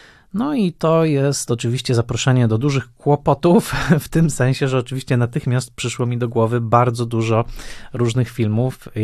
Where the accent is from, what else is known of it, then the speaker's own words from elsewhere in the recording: Warsaw, Masovian Voivodeship, Poland; accent: Warsaw Polish; słysząc, że coś mówię po polsku, czy słysząc moją wymowę polską, Warszawską